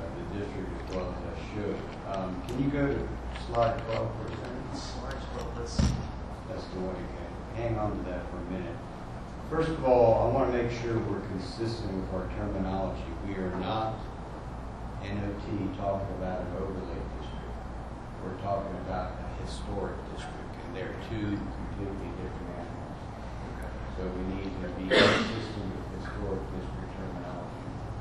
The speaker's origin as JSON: {"language": "English", "town": "Virginia Beach", "region": "Virginia", "country": "United States", "tie": "born or raised there", "said": "I mean, I grew up in Virginia Beach before it mushroomed, and that's what it was like."}